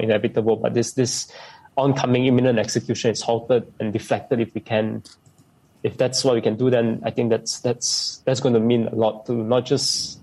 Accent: Malaysia; And I think as Malaysian, now that we know that this case is happening, we should do our best to stop it.

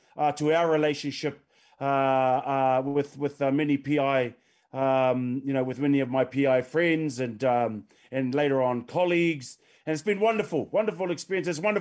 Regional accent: Whangaparāoa, Bay of Plenty, New Zealand; I was born and bred in Te Whānau Apanui, which is on the eastern part of the Bay of Plenty and north of the east coast. So we're right on the tip, a place called Whangaparāoa.

